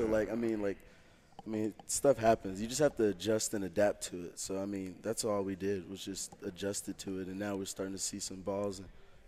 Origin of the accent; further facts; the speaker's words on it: Oklahoma, United States; Like, I'm not from around here. I'm from Oklahoma